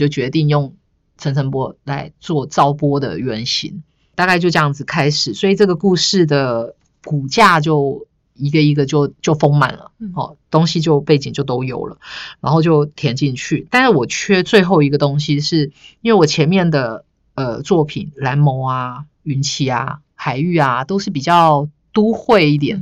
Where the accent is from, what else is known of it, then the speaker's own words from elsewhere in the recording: Yunlin County, Taiwan; also born or lived in Chiayi; 我想念的其实不是我的故乡云林，我想念的是我的高中就是度过的那个城市是嘉义